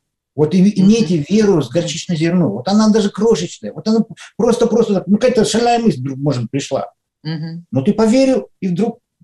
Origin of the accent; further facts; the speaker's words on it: Russia; мы из России, мы хотим так же, как они, получать благословение